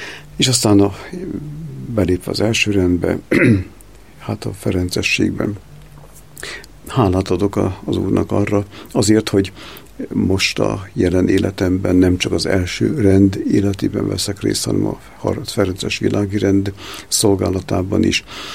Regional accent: Szécsény, Nógrád, Hungary; mert akkor áthelyeztek Szécsénbe, ahol felnőttem

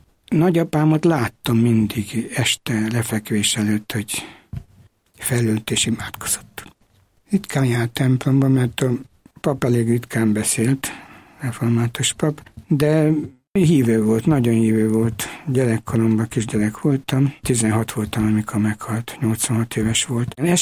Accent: Romania; moved away as an adult; now in Hungary; mert végülis mi magyarok vagyunk, nem románok.

